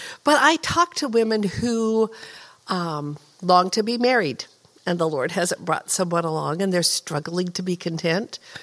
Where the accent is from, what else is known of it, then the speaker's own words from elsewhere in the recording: Oregon, United States; It's helpful that I'm from Oregon, so I'm used to rain, and rain doesn't really bother me.